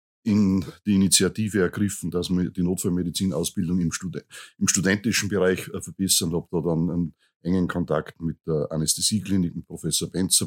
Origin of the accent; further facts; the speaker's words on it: Salzburg, Austria; Ich bin aus dem Marmordorf Abnet, Salzburg stammend und bin halt nach Innsbruck gegangen zum Medizin studieren